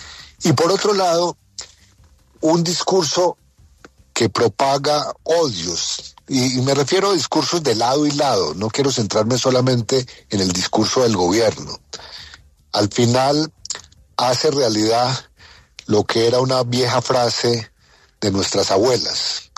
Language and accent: Spanish; Colombia; es probablemente nuestra incapacidad como colombianos para no unirnos alrededor de la necesidad de poner fin a la violencia.